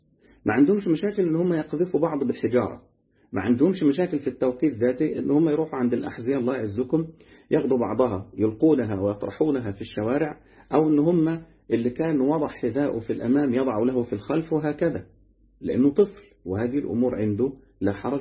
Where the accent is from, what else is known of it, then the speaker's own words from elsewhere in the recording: Egypt; احنا عندنا في مصر هنا ما شاء الله في ناس